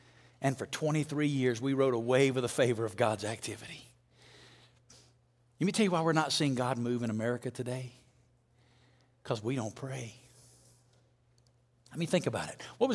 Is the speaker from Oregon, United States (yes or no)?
no; Alabama, United States; And I'm like you. I'm from Alabama. You know, if you're from Alabama, you don't go to Las Vegas.